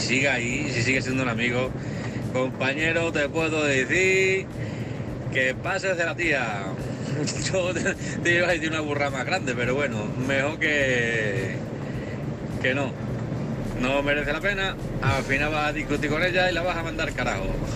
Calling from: Mérida, Extremadura, Spain; de Mérida.

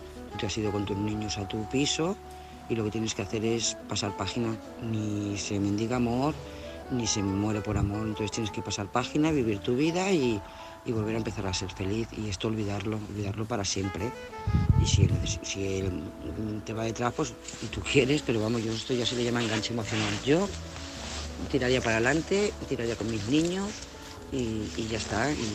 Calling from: Lloret de Mar, Catalonia, Spain; de Llores de Mar

